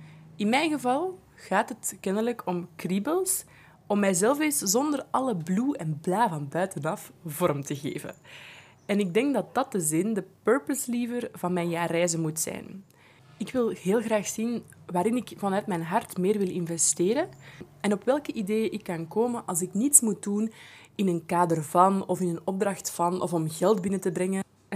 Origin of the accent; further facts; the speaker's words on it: Belgium; het prachtige paspoort dat wij als Belgen hebben